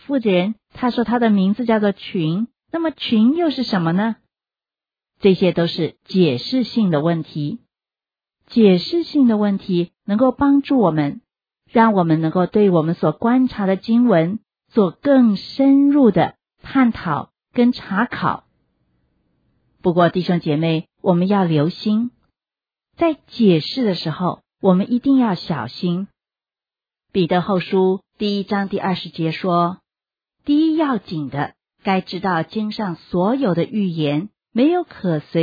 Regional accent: China; 这些诗歌他们在写的时候跟我们中国人的诗词是很不一样的。

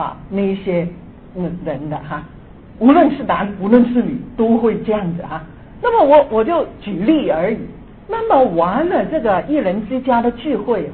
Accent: China

